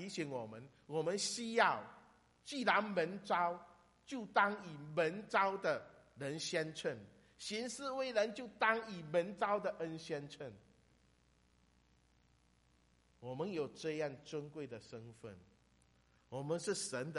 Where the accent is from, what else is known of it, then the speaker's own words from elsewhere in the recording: China; 我是来自中国大陆的